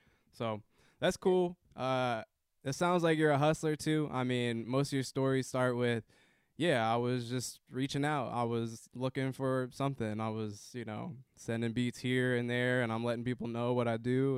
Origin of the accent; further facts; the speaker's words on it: Portland, Oregon, United States; Yeah, I never, so I grew up here in Portland, but my brother did go to U